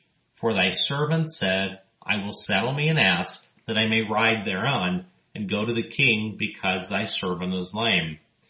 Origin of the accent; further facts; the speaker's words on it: Texas, United States; especially in my home state of Texas, typically earning just beyond minimum wage.